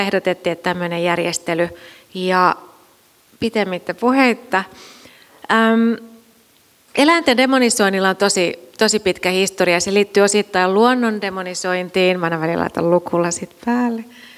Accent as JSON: {"language": "Finnish", "region": "Central Finland", "country": "Finland", "tie": "born or raised there", "said": "Mäkin kasvoin tuolla Keski-Suomessa sellaisessa pienessä kylässä, missä oli kansanlehtoja."}